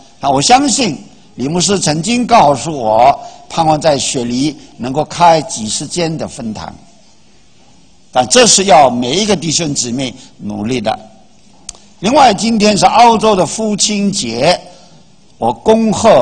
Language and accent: Chinese; China; 我们中国人最讲究道德